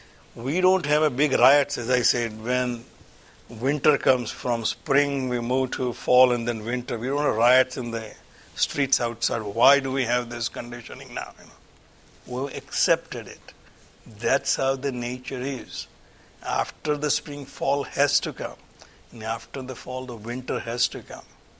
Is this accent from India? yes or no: yes; India; I grew up in India